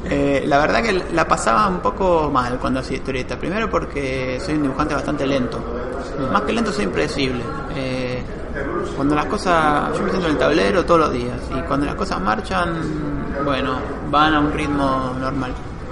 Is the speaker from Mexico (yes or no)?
no; Argentina; Yo soy de Argentina.